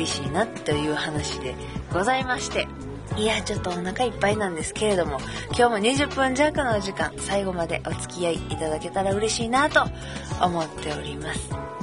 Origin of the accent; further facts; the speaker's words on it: Kobe, Hyogo, Japan; accent: Kansai dialect; now in Kanto, Japan; で、もうなんで関西弁かというと、私は神戸っ子で、もう関西弁が抜ける、でもこっち来てからあれなんかな、ちょっと東京弁に感化されてるんかもしれへんけど